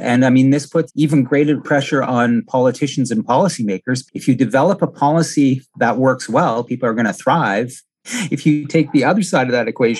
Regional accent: Ontario, Canada; I grew up in Northern Ontario, and we spent a lot of time, as we call it, in the bush, canoeing.

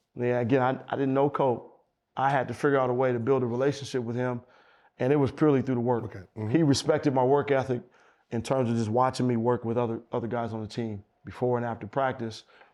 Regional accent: Oakland, California, United States; You know, I'm from Oakland.

